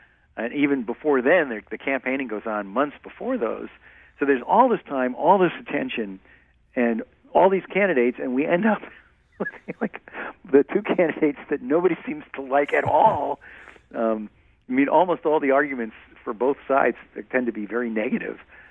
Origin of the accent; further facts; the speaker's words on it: New York City, New York, United States; And I thought, I love New York. I'm from New York. I love New York City.